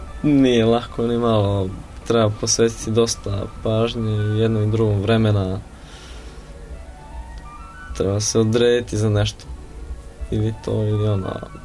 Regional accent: Sremčica, Belgrade, Serbia; Iz Sremčice.

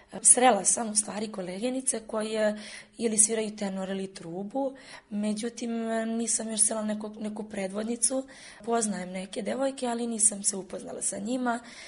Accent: Arilje, Zlatibor District, Serbia; ja sam odrasla u kraju u Arilju, gde, da kažem, i dominira ta tradicionalna muzika, gde je blizu guča i sabor truvača

